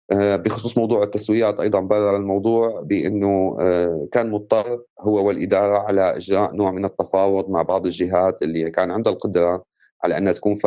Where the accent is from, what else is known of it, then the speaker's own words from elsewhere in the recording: Syria; عندنا في سوريا لا يوجد أقليات